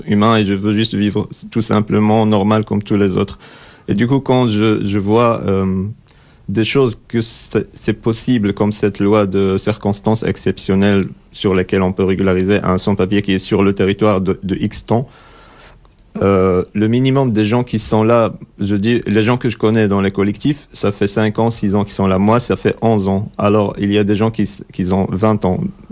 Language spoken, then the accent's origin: French; Morocco; now in France; je suis fier que je viens du Maroc, par exemple, et tout ça. Mais j'ai plus envie de revenir chez moi parce que ça fait 11 ans que j'ai quitté mon pays.